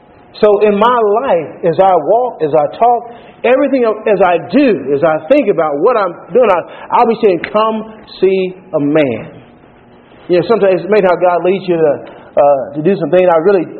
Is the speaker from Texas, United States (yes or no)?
yes; Texas, United States; So told them where I was from Texas originally.